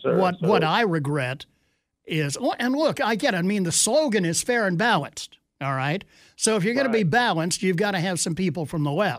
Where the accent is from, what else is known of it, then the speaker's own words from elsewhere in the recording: Virginia, United States; Of course, I grew up in Northern Virginia, so no wonder.